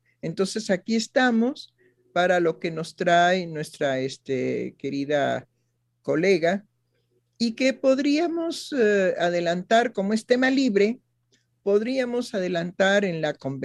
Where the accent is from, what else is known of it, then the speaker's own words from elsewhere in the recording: Mexico; culturalmente nosotros teníamos, como mexicanos, teníamos en nuestra cultura una forma de designar al homosexual